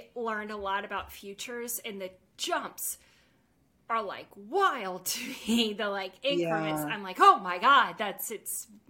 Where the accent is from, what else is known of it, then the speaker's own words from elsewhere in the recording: Atlanta, Georgia, United States; I'm from Atlanta. So I'm like, okay, there's before 96 and there's after 96.